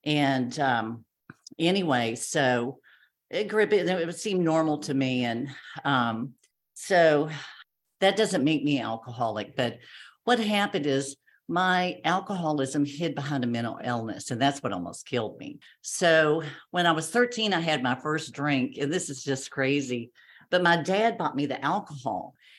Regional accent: Kentucky, United States; accent: twang; But anyway, I grew up in Kentucky. So that's where I have a little bit of a twang here.

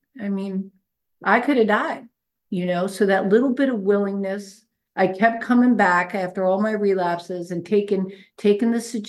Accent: New York, United States; I grew up in New York

